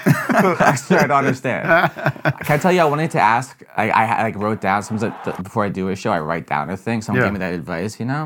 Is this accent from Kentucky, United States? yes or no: no; San Diego, California, United States; San Diego.